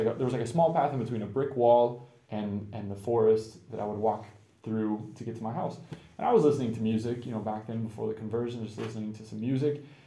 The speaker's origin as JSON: {"language": "English", "region": "Florida", "country": "United States", "said": "You know, I'm from Florida. In Florida, every snake, I feel like, is poisonous and they're very dangerous."}